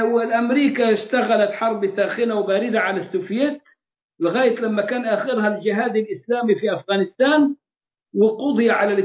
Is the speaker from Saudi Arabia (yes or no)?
no; Egypt; واللي موجود عندنا في مصر؟